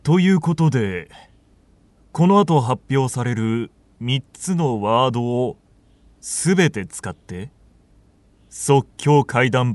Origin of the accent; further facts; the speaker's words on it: Shiga, Japan; まあ僕、まあ滋賀出身なんですけど、やっぱり、まあ、琵琶湖はあるんですけど海はないんですね。